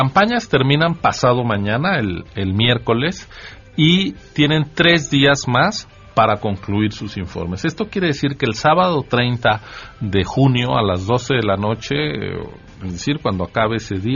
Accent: Mexico City, Mexico; Estoy siendo excesivamente chilango en mi ejemplo

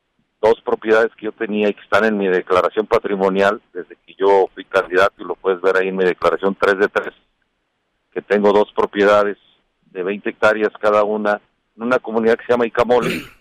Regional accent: Pablillo, Nuevo León, Mexico; Yo nací ahí en Pablillo.

